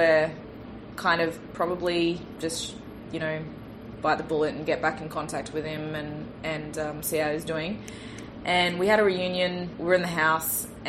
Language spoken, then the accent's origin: English; Darwin, Northern Territory, Australia; also born or lived in Melbourne / Brisbane / Adelaide; We're from Darwin. We've been seasoned in Melbourne. I was educated in Brisbane and Adelaide. Like, yeah. I'm just Australian, yeah.